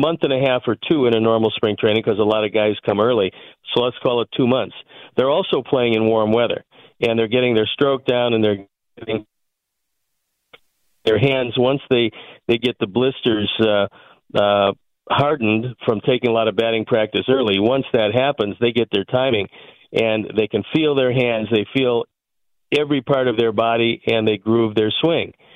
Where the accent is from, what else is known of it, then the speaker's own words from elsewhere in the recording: Cleveland, Ohio, United States; But that's because I was born and raised in Cleveland.